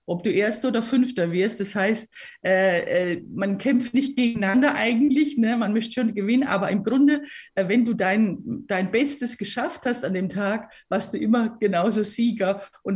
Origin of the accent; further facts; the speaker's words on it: Weinheim, Baden-Württemberg, Germany; ich bin in Weinheim an der Bergstraße aufgewachsen, also badisch, lieber badisch als unsympathisch. Ne? Bin dann in Hessen, war ich im Kloster und dann inzwischen in Franken gelandet.